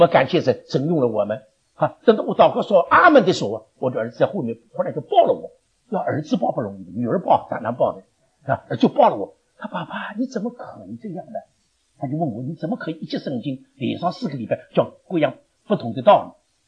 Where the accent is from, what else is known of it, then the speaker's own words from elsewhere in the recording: China; 在我们中国人教在我们神学院里做见证很特别的嘛